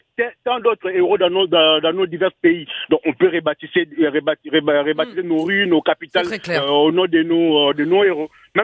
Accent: DR Congo; Moi, je suis de la RDC. Nous avons été colonisés par des Belges.

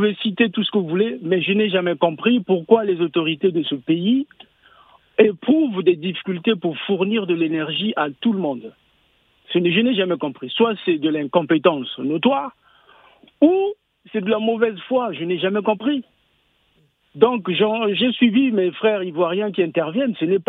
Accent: Brazzaville, Republic of the Congo; Congo, Brazzaville

